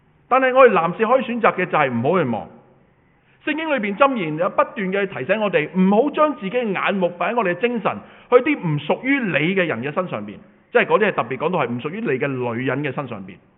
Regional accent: China; 咁我就用翻我哋中國人成日講啊

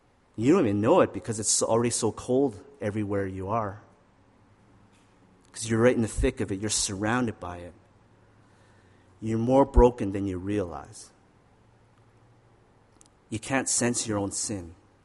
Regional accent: Saskatchewan, Canada; I grew up in Saskatchewan.

